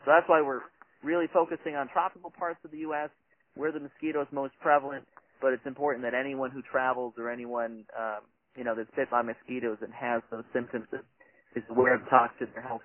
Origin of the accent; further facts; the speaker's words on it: Minnesota, United States; And I'm originally from the Midwest, and I can tell you, in Minnesota, those summers, I would get eaten alive too.